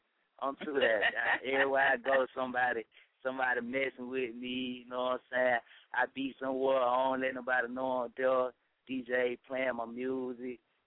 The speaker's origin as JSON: {"language": "English", "town": "Montgomery", "region": "Alabama", "country": "United States", "tie": "born or raised there", "lives_now": "Atlanta, United States", "said": "Okay, I was born in Montgomery, Alabama, from a neighborhood called Ridgecrest. It's like a poverty neighborhood, but I'm based out of Atlanta, Georgia."}